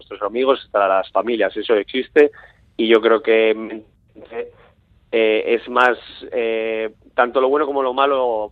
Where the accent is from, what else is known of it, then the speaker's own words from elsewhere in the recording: Basque Country, Spain; nosotros somos de Guipúzcoa